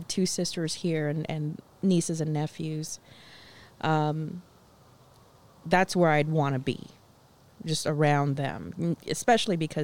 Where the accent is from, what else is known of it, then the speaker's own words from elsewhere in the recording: Los Angeles, California, United States; I didn't particularly have good memories of growing up in Los Angeles because we lived in fucking shit neighborhoods and really dangerous neighborhoods.